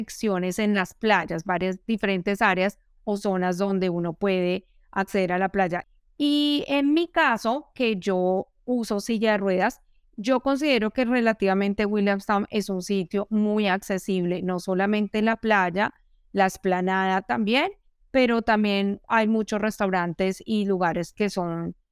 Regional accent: Bogotá, Colombia; now in Melbourne, Australia; Yo vengo de la capital de Colombia, de Bogotá, un sitio más bien frío, muy lejos de la playa. Y para mí ha sido una maravilla llegar a Melbourne con estas playas tan hermosas.

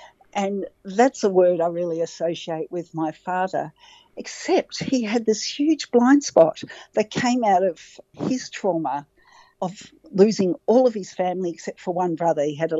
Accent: Australia; even though I grew up in Australia, there was this sense of we're safe because we've got Israel. There was also a sense that we're safe because we're in this great place, Australia. That's like the other end of the world

